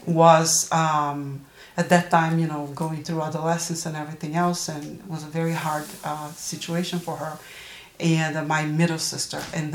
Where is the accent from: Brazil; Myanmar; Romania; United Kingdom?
Brazil; moved away as an adult; now in United States; I am Brazilian. I grew up in Brazil, and I came to the U.S. I was 24 years old, so over 30 years ago. I'm 61 right now.